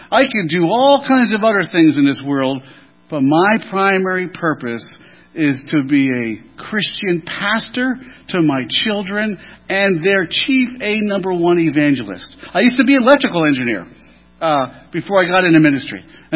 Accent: East Coast, United States; I'm from the East Coast, sorry.

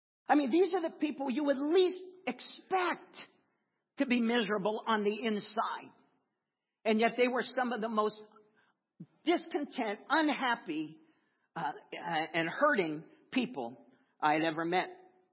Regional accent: Florida, United States; I've shared my testimony, I think, several times as I grew up in Florida.

